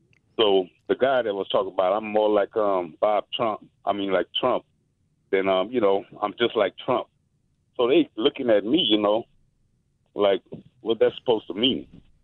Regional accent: Louisiana, United States; born there; And you know, Louisiana, I was born in Louisiana. Louisiana will always be my home.

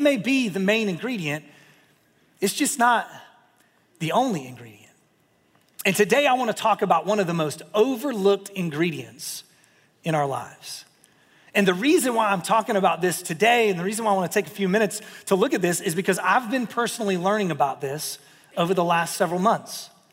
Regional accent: the South, United States; born or raised there

